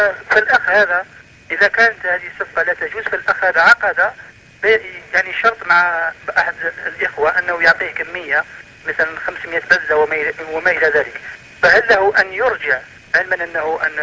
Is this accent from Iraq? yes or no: no; Algeria; يكون النساء عندنا في الجزائر لا تبالي